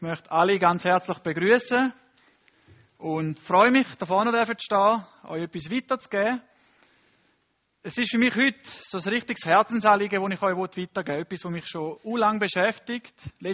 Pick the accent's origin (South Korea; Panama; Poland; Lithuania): Panama; now in Switzerland; so ein bisschen meine Heimat zeigen. Und auch, übrigens, Panama ist nicht klein.